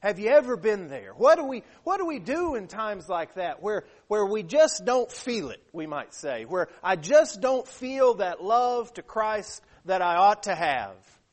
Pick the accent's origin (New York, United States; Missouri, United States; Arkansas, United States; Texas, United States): Texas, United States; moved away as an adult; I didn't learn how to swim until I was 18 years old because I grew up in West Texas, and the biggest problem was there wasn't any water to swim in.